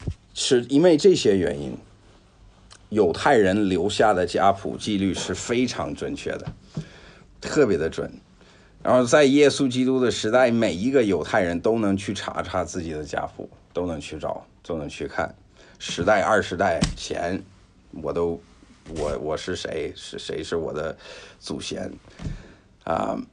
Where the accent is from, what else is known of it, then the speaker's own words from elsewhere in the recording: United States; 特别是我们美国人，因为都是混血的